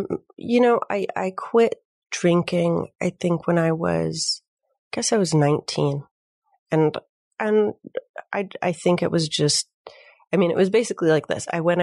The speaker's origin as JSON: {"language": "English", "region": "Midwest", "country": "United States", "tie": "born or raised there", "lives_now": "Los Angeles, United States", "said": "And growing up in the Midwest, I didn't really know a lot of sober people."}